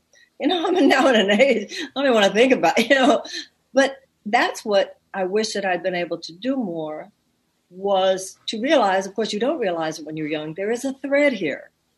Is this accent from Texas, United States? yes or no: yes; Houston, Texas, United States; Houston, Texas. I was born and raised in Houston.